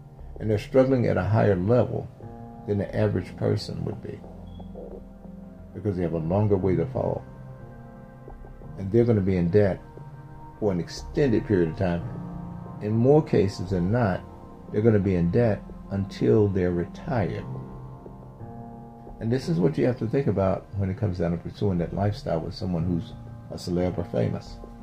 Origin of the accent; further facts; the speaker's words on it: Mississippi, United States; And I think back when I was growing up in Mississippi. It was a bad thing if you lived in an apartment.